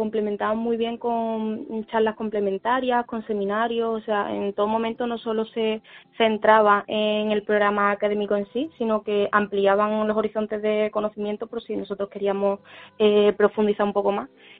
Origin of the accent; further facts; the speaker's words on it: Seville, Andalusia, Spain; yo soy de Sevilla